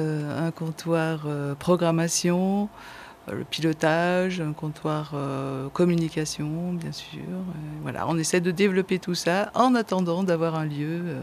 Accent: Cuiseaux, Bourgogne-Franche-Comté, France; Enfin, je suis de Cuiseaux

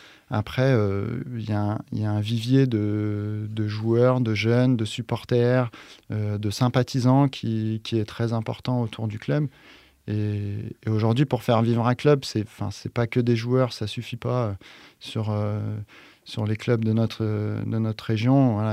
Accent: Bâgé, Auvergne-Rhône-Alpes, France; puisque je suis originaire donc de Bagé, qui est juste à côté de Feyant.

